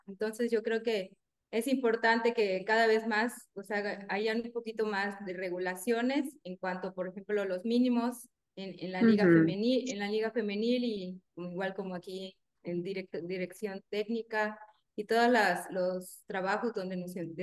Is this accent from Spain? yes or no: no; Yucatán, Mexico; yo soy de Yucatán y todas las concentraciones son en la Ciudad de México.